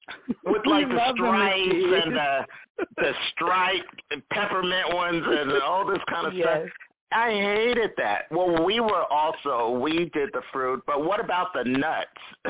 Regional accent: Philadelphia, Pennsylvania, United States; also born or lived in New Jersey; I grew up as well in Philadelphia. I was born in Philadelphia, just so folks know a little bit more about us, and partly raised in northern New Jersey.

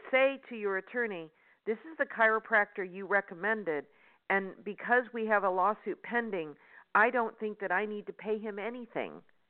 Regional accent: Las Vegas, Nevada, United States; See, I'm from Vegas, so I use gambling terms.

